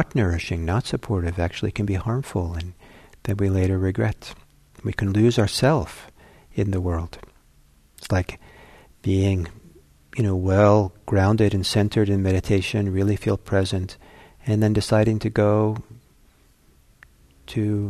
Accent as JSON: {"language": "English", "country": "Italy", "tie": "born or raised there", "said": "I went back to a place where I grew up in Italy, lived there for 5 years"}